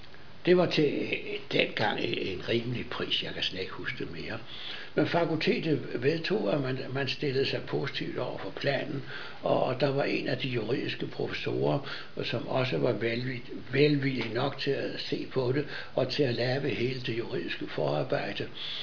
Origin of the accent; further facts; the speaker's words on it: Copenhagen, Capital Region of Denmark, Denmark; Men jeg som københavner regnede det jo ikke for noget.